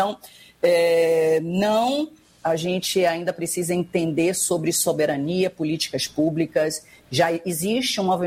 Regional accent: Bahia, Brazil; não fale mal da Bahia, só eu que posso falar porque eu sou baiana.

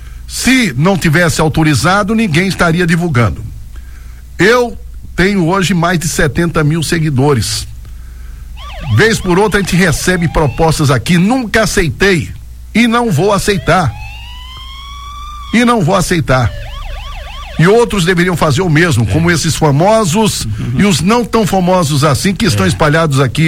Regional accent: Brazil; Nós, enquanto brasileiros que respeitamos, né, a vida

